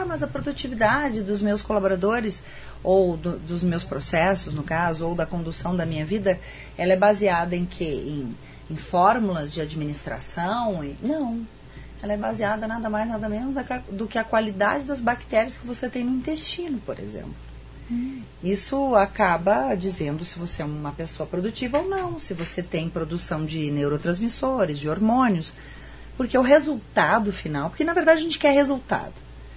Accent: Rio Grande do Sul, Brazil; Venho lá do Rio Grande do Sul

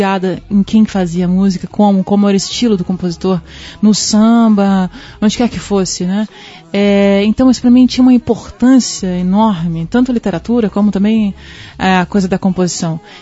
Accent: Alto Garças, Mato Grosso, Brazil; eu sou mato-grossense, de uma cidade muito pequena chamada Alto Garças.

